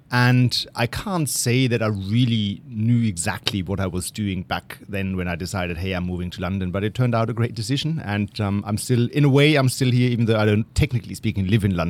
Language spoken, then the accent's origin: English; Germany; accent: German; English is a second language; also born or lived in United States; even though I still have my very German accent.